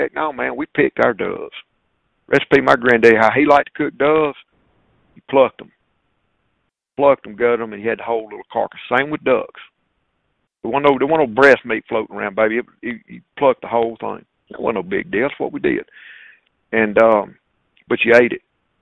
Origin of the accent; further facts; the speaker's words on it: Inverness, Mississippi, United States; I grew up hunting in around Inverness, Mississippi with my granddaddy.